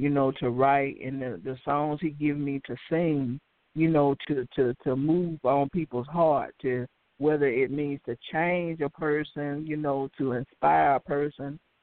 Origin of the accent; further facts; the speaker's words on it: Birmingham, Alabama, United States; I'm from Birmingham, Alabama.